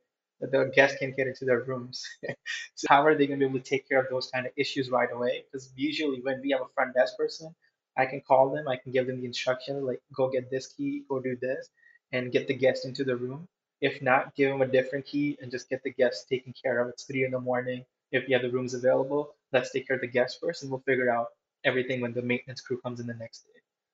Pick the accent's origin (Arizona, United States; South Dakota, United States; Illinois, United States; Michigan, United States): South Dakota, United States; I grew up in South Dakota.